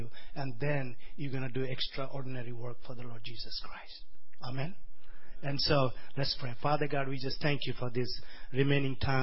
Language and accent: English; India; born there; I was born in India, I tell you, a long time ago. We have four brothers.